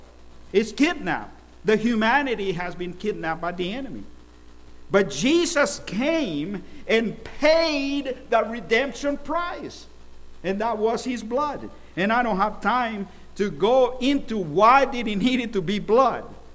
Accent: El Salvador; Now, whenever I grew up in El Salvador, unfortunately, there was a lot of kidnapping going around.

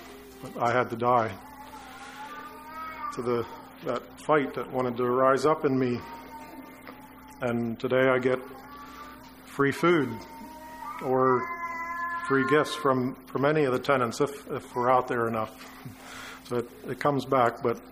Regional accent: Pennsylvania, United States; moved away as an adult; also born or lived in Missouri; now in Alberta, Canada; I grew up in Pennsylvania, lived some in Missouri, lived for over 20 years now in Alberta.

